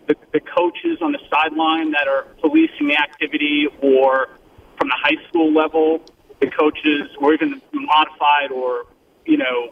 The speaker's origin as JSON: {"language": "English", "town": "Long Island", "region": "New York", "country": "United States", "said": "I'm originally from Long Island"}